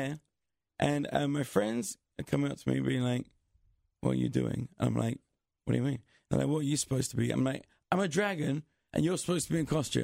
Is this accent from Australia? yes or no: no; England, United Kingdom; And I'm English.